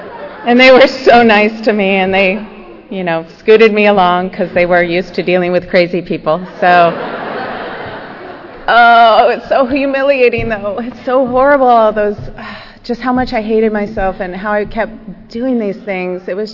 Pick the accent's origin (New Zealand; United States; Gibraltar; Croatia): United States; La Crescenta, California; my best friend Diana and I grew up together in La Crescenta, and which is, by the way, where I live again today.